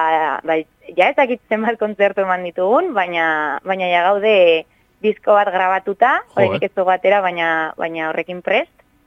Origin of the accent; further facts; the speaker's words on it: Villava, Navarre, Spain; gutako lau Atarrabiakoa gara